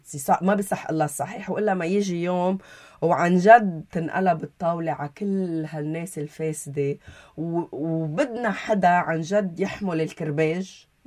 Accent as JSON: {"language": "Arabic", "country": "Lebanon", "said": "أنا كمواطنة لبنانية"}